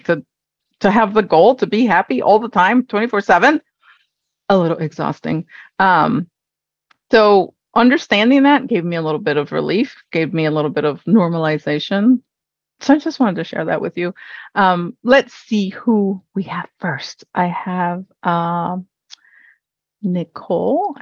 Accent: Hawaii, United States; now in North Carolina, United States; I was born and raised in Hawaii. I now live in North Carolina.

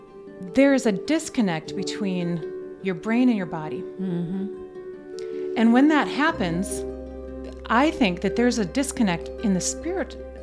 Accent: Wisconsin, United States; now in Minnesota, United States; I grew up in Wisconsin, moved to Minnesota. Here we are.

